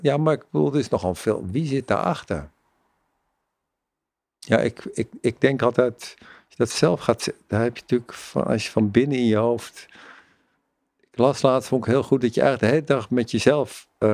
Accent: North Holland, Netherlands; Maar ik ben natuurlijk niet alleen maar Joods. Ik ben ook een Nederlander en ik kom uit Gooien

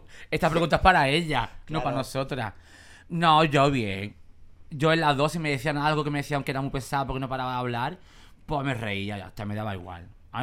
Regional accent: Cádiz, Andalusia, Spain; me gustaría comprarme ya una casita o un chalet o algo por mi tierra, por Cádiz

